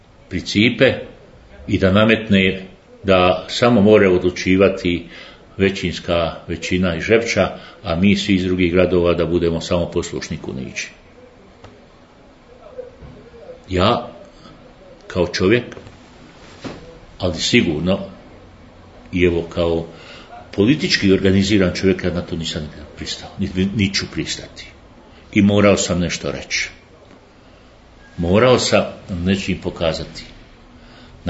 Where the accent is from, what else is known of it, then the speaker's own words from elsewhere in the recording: Bosnia & Herzegovina; Ja sam uistinu Bosanac, pa možemo reći po majci, naravno Hercegovac